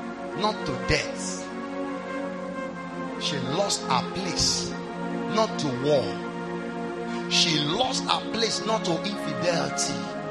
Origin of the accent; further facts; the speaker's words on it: Ibadan, Oyo, Nigeria; I said, I'm from Ibadan. I'm trying to get admission to this school